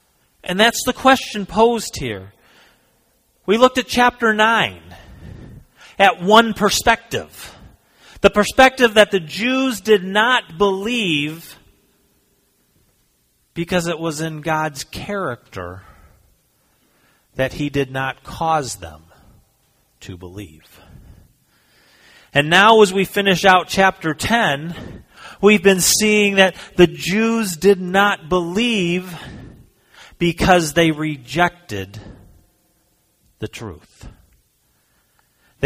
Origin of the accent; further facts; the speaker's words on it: Detroit, Michigan, United States; moved away as an adult; also born or lived in South Carolina; I grew up in Michigan, suburbs of Detroit, for my 18 years. When I was 18, I moved to South Carolina.